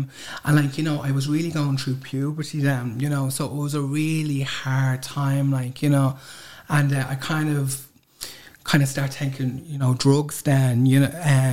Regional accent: Crumlin, Leinster, Ireland; like growing up in Crumlin as well, like, you know, you kind of had to be hard

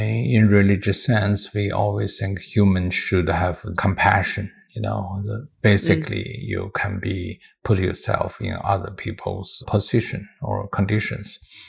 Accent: China; now in Germany; but I have experienced when I come out from China, come to Germany

